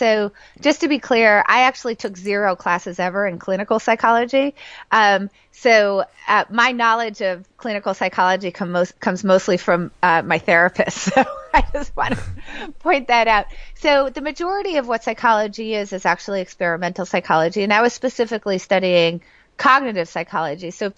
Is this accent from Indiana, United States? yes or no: no; New Hampshire, United States; growing up in New Hampshire, which is where I grew up, I didn't even know that this was something you could do for a living.